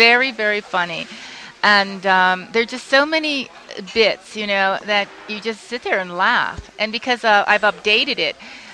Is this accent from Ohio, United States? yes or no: no; Chicago, Illinois, United States; now in Santa Fe, United States; I'm actually from Chicago, but I think Santa Fe is the perfect community to have updated this play.